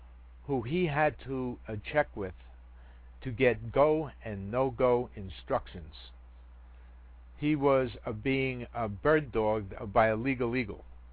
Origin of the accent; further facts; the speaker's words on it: New York, United States; And as a New Yorker, I condemn him.